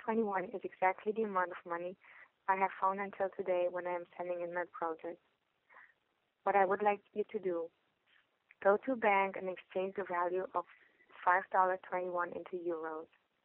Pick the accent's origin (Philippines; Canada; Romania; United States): Romania; I grew up in Romania in a time when there was not much hope around, nor money.